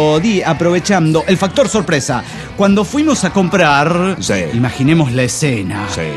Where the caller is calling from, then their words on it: Managua, Nicaragua; de Managua, Nicaragua.